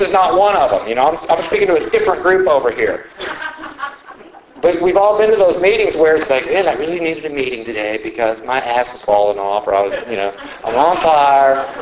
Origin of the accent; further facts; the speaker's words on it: Houston, Texas, United States; now in Austin, United States; That's how I ended up in Austin, Texas. I'm originally from Houston.